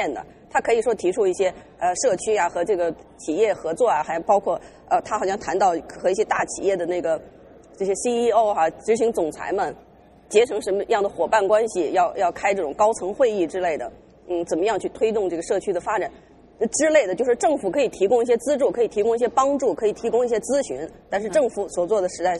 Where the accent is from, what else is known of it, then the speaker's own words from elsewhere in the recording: United States; 涉及到都是我们美国人所说的这个 pocketbook